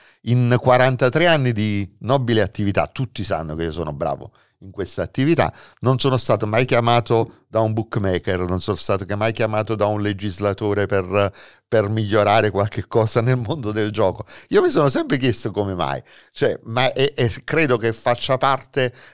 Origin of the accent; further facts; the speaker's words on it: Naples, Campania, Italy; Io sono napoletano, figurati, peggio ancora.